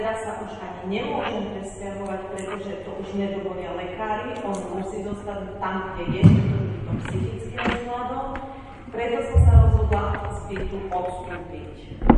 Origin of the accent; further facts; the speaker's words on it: Trnava, Trnava Region, Slovakia; now in Senec, Slovakia; som Trnavčanka, čiže nie som ďaleko od Zelenča.